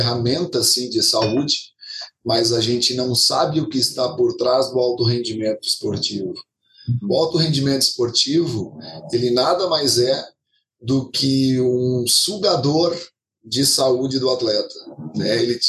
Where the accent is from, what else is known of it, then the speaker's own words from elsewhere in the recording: Criciúma, Santa Catarina, Brazil; Sou de Criciúma, Santa Catarina.